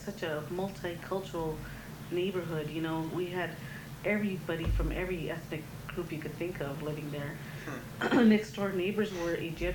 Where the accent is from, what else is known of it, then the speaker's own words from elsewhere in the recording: Los Angeles, California, United States; also born or lived in El Paso, Texas; Okay, well, I was born in El Paso, Texas. That's where my mother and father were born. Then I think when I was about a year old, we moved to Los Angeles. And we lived in several places before. We wound up at Mar Vista Gardens Housing Projects in Culver City.